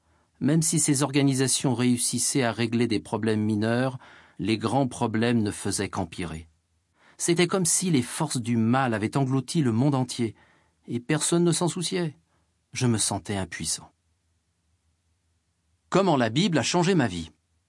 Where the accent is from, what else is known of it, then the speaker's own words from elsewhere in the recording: Jyväskylä, Central Finland, Finland; promener en famille dans les magnifiques forêts et autour des merveilleux lacs qu'il y avait près de chez nous, à Jyväskylä, une ville de la Finlande centrale.